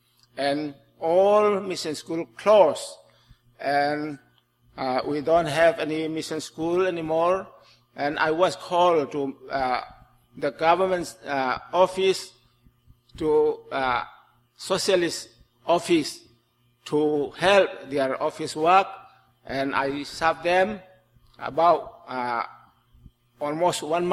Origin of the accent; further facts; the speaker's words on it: Chin State, Myanmar; We are in Chin Hills, the Indian border.